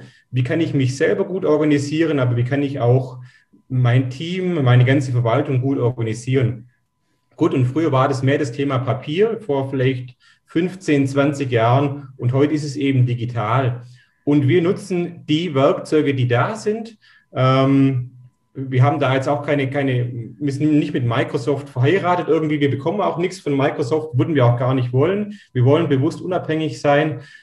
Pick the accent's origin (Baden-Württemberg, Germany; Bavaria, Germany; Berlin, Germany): Baden-Württemberg, Germany; Wir kommen so aus der Nähe von Ulm. Wer das kennt, Ulmer Münster, der größte Kirchturm, das heißt so mitten aus Schwaben